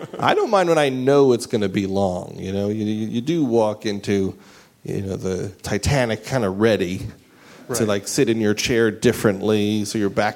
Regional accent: New York, United States; accent: New York; That was me before I lost my New York accent, which I didn't lose on purpose, but... It did go away

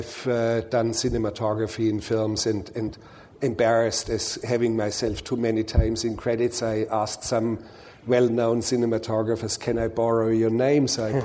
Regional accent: Bavaria, Germany; English is a second language; I grew up as a boy, I grew up in Bavaria in the mountains, and I was looking after cows

